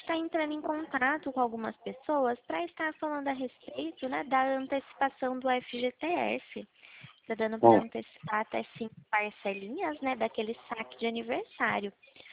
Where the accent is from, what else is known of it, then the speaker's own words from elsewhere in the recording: Itu, São Paulo, Brazil; só que eu sou da cidade aqui de Itu.